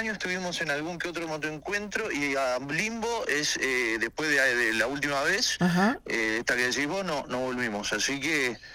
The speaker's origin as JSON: {"language": "Spanish", "town": "Santa Elena", "region": "Entre Ríos", "country": "Argentina", "said": "El tecladista y yo somos de acá de Santa Elena."}